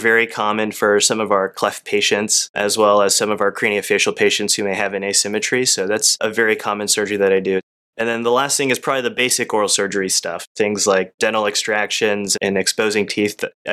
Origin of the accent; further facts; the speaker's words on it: Plano, Texas, United States; I was actually born and raised in the Dallas area, so I grew up not far from here up in Plano.